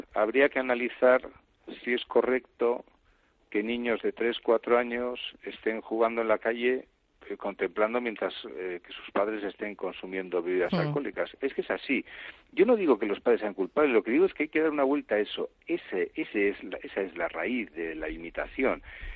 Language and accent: Spanish; Basque Country, Spain; Yo soy vasco y era impensable que no se fumara en los frontones